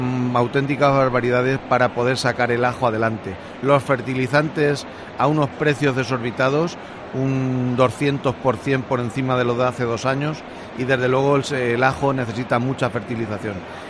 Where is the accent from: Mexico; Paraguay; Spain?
Spain; Castilla-La Mancha; nos tenemos que sentir como castellano-manchegos muy orgullosos